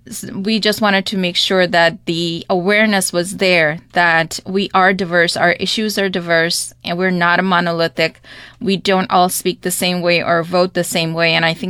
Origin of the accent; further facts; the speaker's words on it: United States; We want to make sure we're building our collective power as American Muslims.